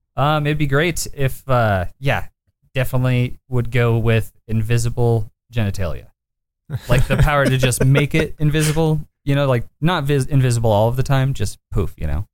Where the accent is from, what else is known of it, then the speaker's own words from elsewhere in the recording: Fort Bridger, Wyoming, United States; But I grew up in very, very small town Wyoming. I grew up in Fort Bridger, which at the time had a population of 150 people.